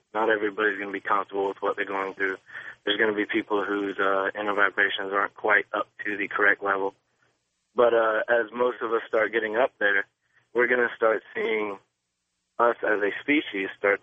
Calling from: Gainesville, Florida, United States; from Gainesville, Florida.

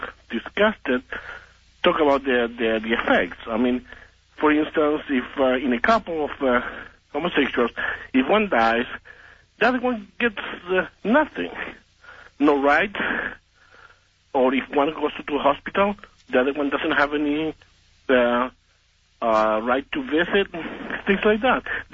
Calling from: Bakersfield, California, United States; From Bakersfield.

